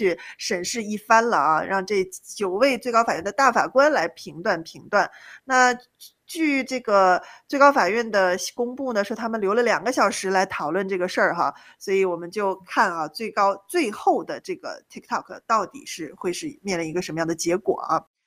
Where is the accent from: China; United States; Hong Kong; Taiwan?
United States; 对不起，我们美国人也不能冒险